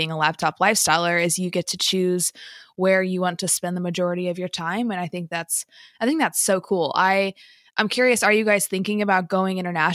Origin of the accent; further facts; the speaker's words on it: Effingham, Illinois, United States; now in Nashville, United States; I'm from downstate Illinois. I live in Nashville now, but I'm from Effingham, Illinois.